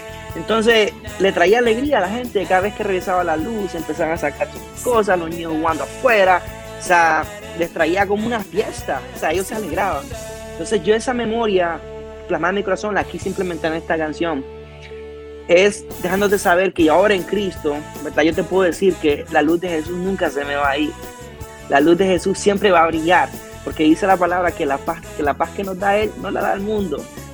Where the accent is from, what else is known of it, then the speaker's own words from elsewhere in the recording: Honduras; de dónde soy yo, por ejemplo, en la canción yo te digo, soy de Honduras, estoy explicando de dónde soy y un poquito de las cosas de mi país